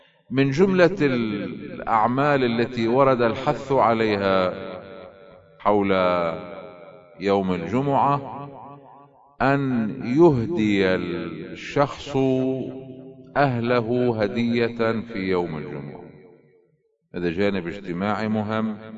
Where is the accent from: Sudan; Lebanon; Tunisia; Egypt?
Lebanon; خصوصا عندنا في لبنان